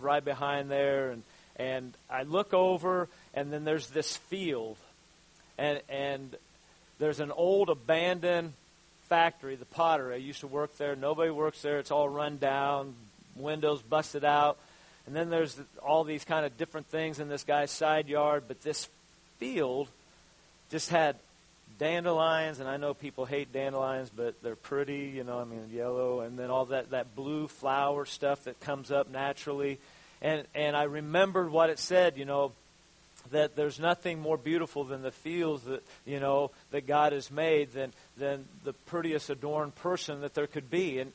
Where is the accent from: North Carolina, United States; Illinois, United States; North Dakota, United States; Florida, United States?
Illinois, United States; Abingdon; And so yesterday I'm walking around my hometown, and so me and Gunner, I took him, he gets kind of tired of the paths I take him on around here, so I was like, okay, dude, we almost walked the whole town of Abingdon